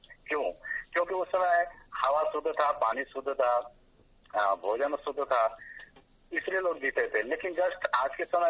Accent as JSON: {"language": "Hindi", "town": "Munger", "region": "Bihar", "country": "India", "said": "और मैं मुंगेर से बिलोंग करता हूँ।"}